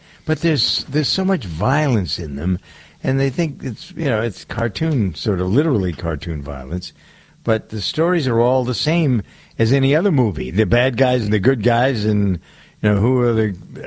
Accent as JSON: {"language": "English", "town": "Framingham", "region": "Massachusetts", "country": "United States", "tie": "born or raised there", "said": "At least I go to the AMC theater in my hometown of Framingham"}